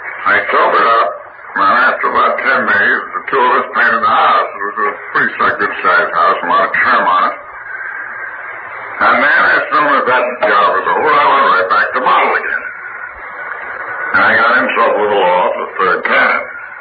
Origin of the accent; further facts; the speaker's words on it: Albany, New York, United States; he landed in Albany, my hometown, called me up, and I took him out.